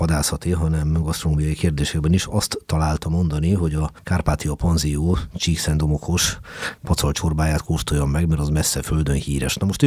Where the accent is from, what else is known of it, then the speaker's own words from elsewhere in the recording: Hungary; lehet, hogy számomra a magyar a legkedvesebb, de ez meg azért van, mert én magyar vagyok, tehát ennyire elfogultság megengedhetek.